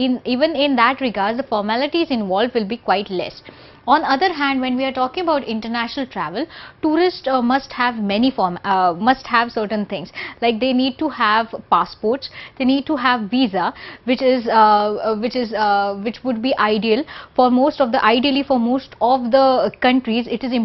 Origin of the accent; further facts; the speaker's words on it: India; So suppose in a country like India, okay, there are certain states where Hindi might not be known, which is our language which is known everywhere